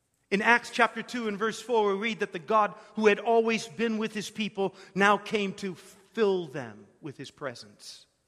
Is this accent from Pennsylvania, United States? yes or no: no; Canton, Ohio, United States; I'll always be thankful for the little Quaker church that I grew up in back in Canton, Ohio.